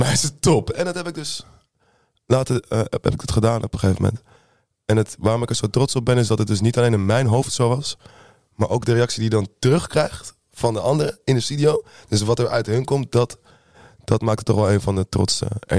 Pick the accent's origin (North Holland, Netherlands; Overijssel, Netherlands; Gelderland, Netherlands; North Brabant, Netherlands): North Holland, Netherlands; Amsterdam; een 26-jarige Surinaams Amsterdamse man, geboren in Amsterdam.